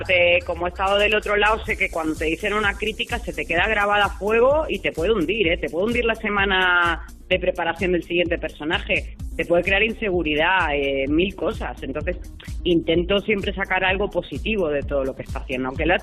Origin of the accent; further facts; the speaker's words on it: Balearic Islands, Spain; como soy de Mallorca, hacemos topless.